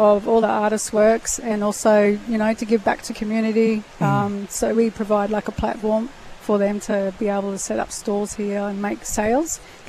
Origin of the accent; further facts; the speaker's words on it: Cairns, Queensland, Australia; So my mob are Kanganji, and they're traditional owners of Yarrabah, and I'm from Cairns.